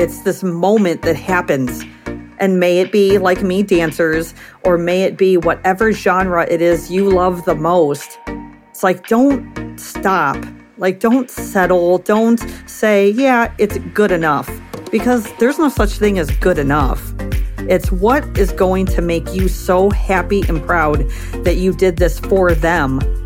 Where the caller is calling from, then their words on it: Crown Point, Indiana, United States; I'm in my studio here in Crown Point, Indiana, which is a part of Chicagoland.